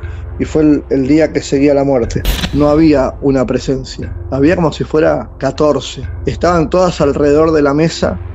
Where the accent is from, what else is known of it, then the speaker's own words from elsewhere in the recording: San Fernando, Buenos Aires Province, Argentina; De Buenos Aires, San Fernando.